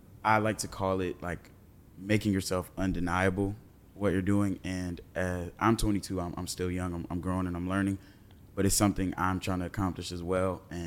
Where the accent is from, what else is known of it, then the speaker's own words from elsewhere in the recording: California, United States; I'm from California. It's like born, every man for themselves type of.